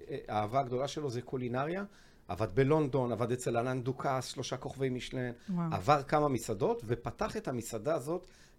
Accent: Jerusalem, Jerusalem District, Israel; גם אני ירושלמי במקור

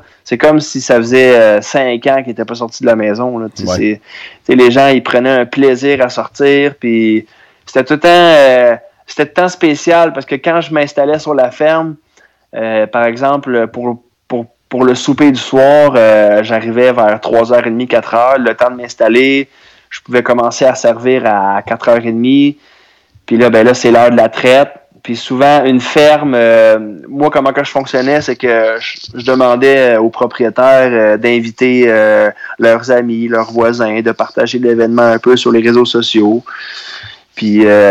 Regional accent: Saint-Jean-sur-Richelieu, Quebec, Canada; Parce que moi, je suis de Saint-Jean-sur-Richelieu, fait que mon food truck, grosso modo, là, je roulais comme sur la rive sud de Montréal

